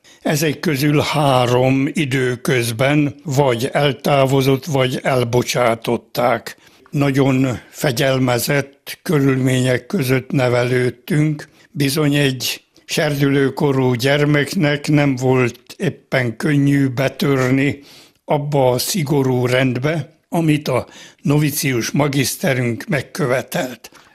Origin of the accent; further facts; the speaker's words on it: Slovakia; Én Csonlóközből származom. Pozsony közelében van a szülőfalum. Egy teljesen magyar környezetben nevelődtem.